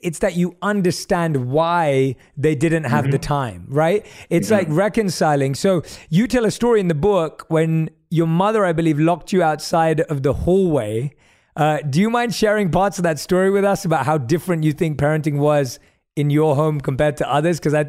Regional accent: London, United Kingdom; As a South Asian growing up in London, it was the same thing. My mom moved to London when she was 16.

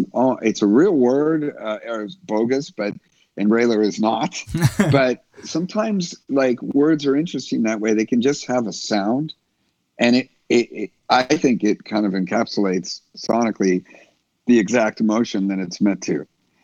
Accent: Goleta, California, United States; also born or lived in Camarillo; This is where I grew up. I grew up in Camarillo, then Santa Barbara, in a town called Goleta

